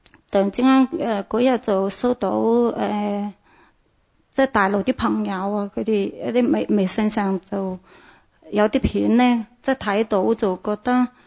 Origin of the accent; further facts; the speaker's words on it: Wuhan, Hubei, China; 我嘅家乡就系湖北武汉嗰度嘅。